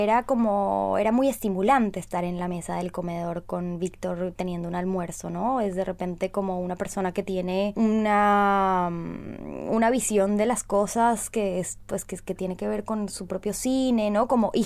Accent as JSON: {"language": "Spanish", "country": "Colombia", "moved": "yes", "said": "yo me siento cada vez más colombiana, a pesar de que tengo más años acá, cada vez me siento más colombiana o cada vez me siento más extranjera, ¿no? Como que no termino siendo ni de allá ni de acá"}